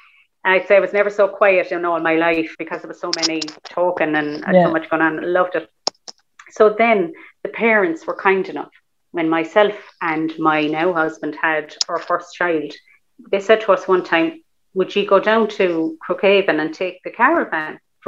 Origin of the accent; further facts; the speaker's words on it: Cork, Munster, Ireland; I'm from Cork City